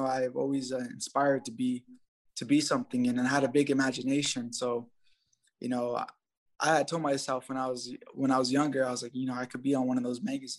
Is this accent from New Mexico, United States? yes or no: yes; Albuquerque, New Mexico, United States; You know, I come from the South Valley of Albuquerque, rough neighborhood, a lot of gangs, a lot of drugs, all that, you know, but I was able to persevere and not get into that.